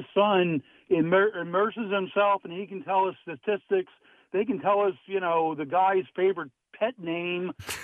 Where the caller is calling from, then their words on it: Hollidaysburg, Pennsylvania, United States; from Hollidaysburg.